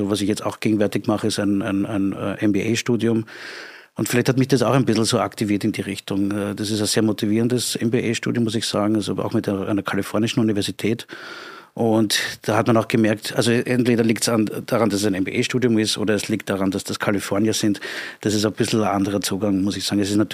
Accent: Klosterneuburg, Lower Austria, Austria; also born or lived in Vienna; Ich bin in Wien geboren auch, aber habe immer in Klosternabrück gelebt.

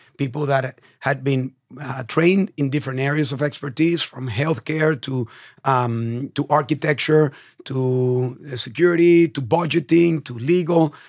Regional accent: Caracas, Capital District, Venezuela; I'm from Venezuela. I was born in Caracas, Venezuela in the 1970s.

